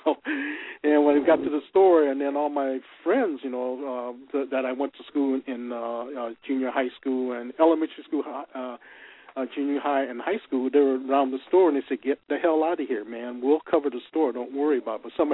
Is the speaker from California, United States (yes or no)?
yes; Los Angeles, California, United States; also born or lived in Denver / Sidney, Nebraska; I was born and raised in Los Angeles. I'm one of the L.A. native, so I've been here almost all my life.